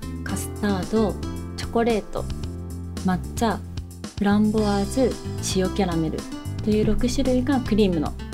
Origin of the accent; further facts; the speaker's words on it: Kurashiki, Okayama, Japan; 地元の岡山倉敷で家族経営の